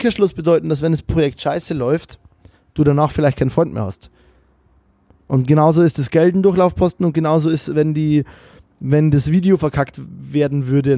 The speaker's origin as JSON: {"language": "German", "region": "Bavaria", "country": "Germany", "said": "dass ich das jetzt so als Bayer hier so sage"}